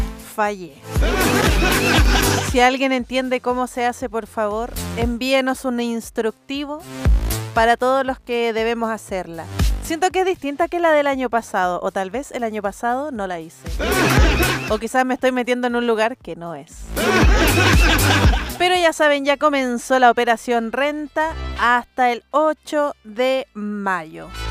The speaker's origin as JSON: {"language": "Spanish", "town": "Calama", "region": "Antofagasta", "country": "Chile", "tie": "born there", "said": "Y yo que nací en Calama, chuta. Por favor, que dejen de pasar desgracias en mi tierra."}